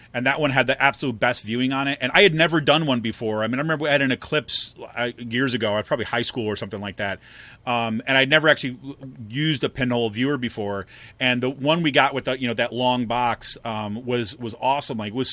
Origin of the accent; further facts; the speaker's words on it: Utica, New York, United States; it passes is almost directly over where I grew up in Utica, New York, right?